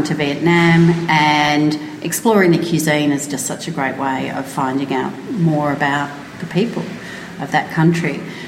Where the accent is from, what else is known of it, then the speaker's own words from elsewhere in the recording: Melbourne, Victoria, Australia; And I'm from Melbourne, which is... we're known to be a little bit more conservative as well